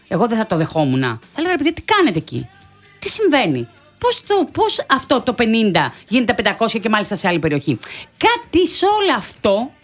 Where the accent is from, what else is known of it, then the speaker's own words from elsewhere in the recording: Greece; Ναι, εγώ είμαι από το Βελανίδη Λίας και να με βγάζει, ξέρω εγώ, στη Θεσσαλία.